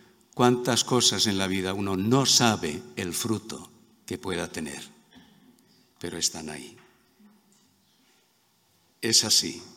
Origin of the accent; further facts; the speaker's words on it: Málaga, Andalusia, Spain; born there; Originalmente soy de Málaga, aunque el habla dice que no, pero soy malagueño de nacimiento y era muy jovencito, tenía 13 años